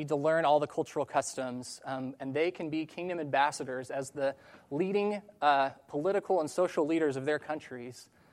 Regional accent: Colorado, United States; now in Texas, United States; I'm from Colorado, born and raised. I went to the University of Colorado, and I moved to Texas originally to work in sports broadcasting

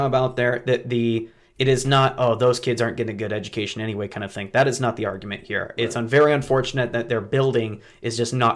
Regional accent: Postville, Iowa, United States; And I'm from Postville.

